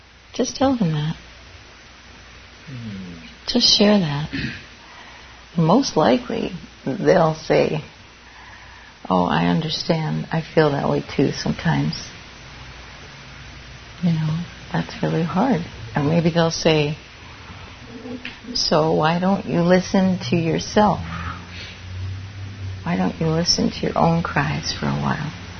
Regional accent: Minnesota, United States; hi, I'm from Minnesota, and I'm here for a retreat in the sesshin

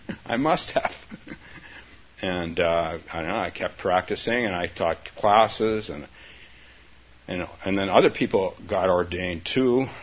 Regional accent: San Francisco, California, United States; Northern Minnesota, no less. And I grew up in San Francisco.

